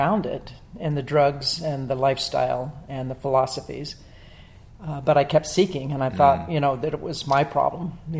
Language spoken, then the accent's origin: English; Maryland, United States; Well, I was born in the East Coast of America and grew up in Maryland, and grew up in the 60s